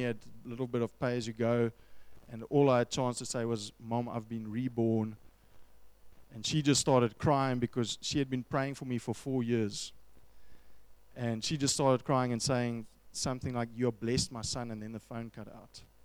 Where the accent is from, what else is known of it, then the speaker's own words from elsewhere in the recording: Ireland; also born or lived in South Africa; I'm actually an Irishman